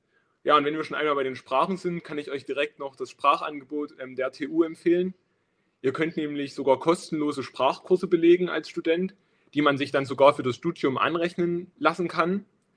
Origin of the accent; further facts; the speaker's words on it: Saxony, Germany; now in Dresden, Germany; Und dann ist Dresden halt auch nicht so weit weg von meiner Heimat, dem Erzgebirge. Dadurch hat man halt einerseits das Großstadtleben hier in Dresden, ist aber auch fix mal mit dem Zug nach Hause gefahren.